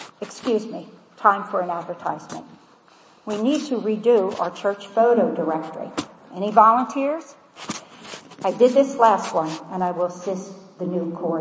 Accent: Philadelphia, Pennsylvania, United States; I was born in Philadelphia and raised a shouting Methodist, and I pray the Lord I still am.

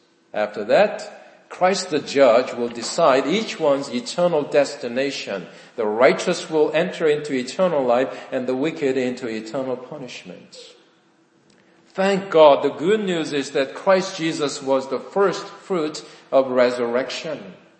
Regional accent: South Korea; Would you believe if I said that I was born and raised in South Korea?

